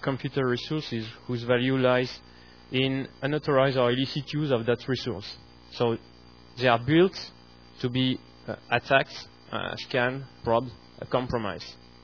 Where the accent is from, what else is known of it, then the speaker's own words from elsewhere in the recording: France; English is a second language; I'm coming from France, and I work for the French equivalent of the Department of Energy, U.S. Department of Energy.